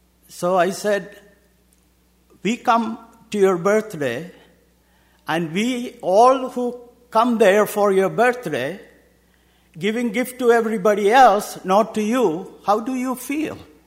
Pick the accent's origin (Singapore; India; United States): India; I said, "I'm from India. Can you please explain what do you mean by, you know, Christmas?"